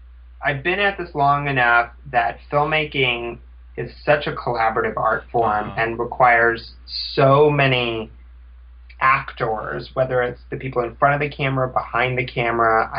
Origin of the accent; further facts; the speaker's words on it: Houston, Texas, United States; born there; also born or lived in Ohio; Well, I was born in Houston, Texas.